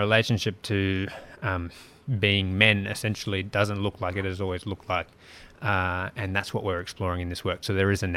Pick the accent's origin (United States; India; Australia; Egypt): Australia; Sydney, New South Wales; growing up in Sydney in a single mother family.